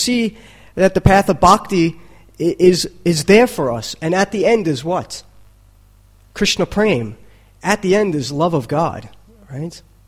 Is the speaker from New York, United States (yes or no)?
yes; Brooklyn, New York, United States; coming from a little kid growing up in New York City, in Brooklyn, you know, and seeing how I am now.